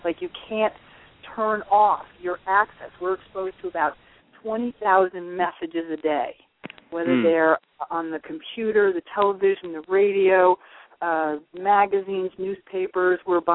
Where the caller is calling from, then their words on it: New York, United States; I'm in the Catskill Mountains.